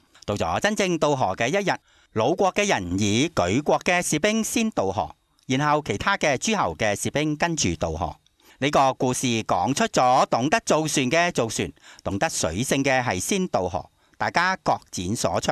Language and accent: Chinese; China; 我们身为中国人，大家有没有做到和衷共济、同心共济呢？